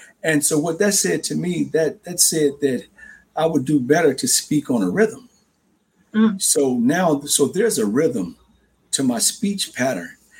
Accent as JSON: {"language": "English", "town": "Chicago", "region": "Illinois", "country": "United States", "tie": "born or raised there", "said": "I was born in Chicago, Illinois."}